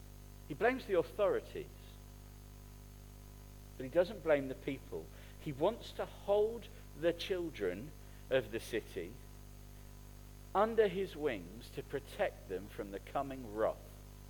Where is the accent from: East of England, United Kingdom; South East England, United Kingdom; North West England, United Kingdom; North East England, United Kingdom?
South East England, United Kingdom; Portsmouth; also born or lived in Nottingham; I stand here as someone who was obviously born in the greatest city on the earth, in Nottingham. Both me and Fran would agree. But I grew up in Portsmouth.